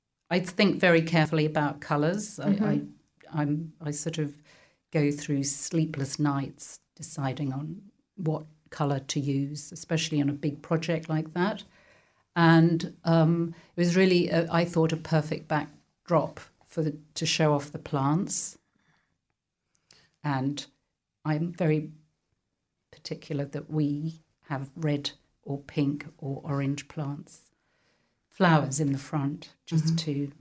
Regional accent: London, United Kingdom; Oh, yeah, growing up in South London

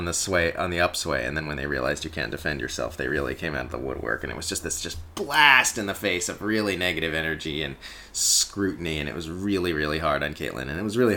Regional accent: United States; I'm too American to give a shit about that.

